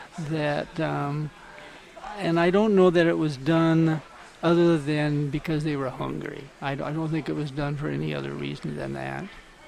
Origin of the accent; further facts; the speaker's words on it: Pacific Northwest, United States; I grew up in the Northwest with an Indian uncle, and my father was a hunter, and we were just out in nature all the time.